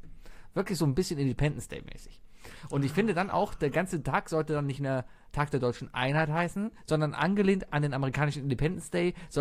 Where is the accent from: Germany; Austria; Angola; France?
Germany; Ich als Deutscher bin ich stolz darauf, in der EU zu sein. Ich bin stolz darauf, eine gemeinsame Währung mit anderen Ländern zu haben